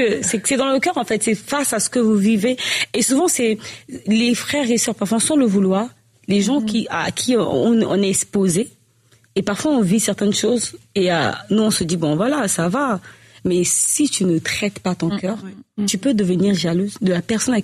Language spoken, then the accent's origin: French; Republic of the Congo; parce que nous, on vient du Congo-Brazzaville. Mm-hmm. Pas du Congo-Kinshasa, du Congo-Brazzaville.